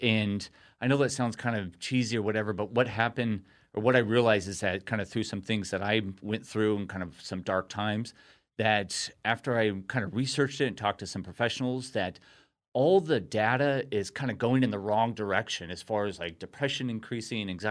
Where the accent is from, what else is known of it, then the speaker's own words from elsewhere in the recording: Costa Mesa, California, United States; also born or lived in Newport Beach; Yeah, so grew up in Costa Mesa, Newport Beach, my whole entire life